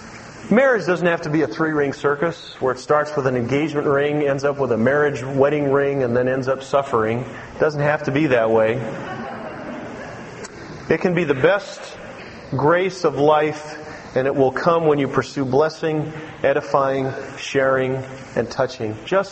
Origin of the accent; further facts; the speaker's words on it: California, United States; I know I'm from California, but I'm not weird.